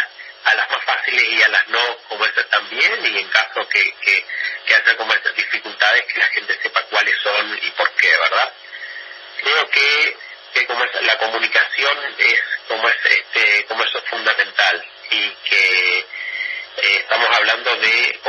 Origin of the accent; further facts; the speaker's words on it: Tacuarembó, Uruguay; Yo soy oriundo de, como es, Tacuarembó ciudad. O sea, nací en Tacuarembó, como es rural, digo, pero hace años que vivo en la ciudad de, como es, Tacuarembó.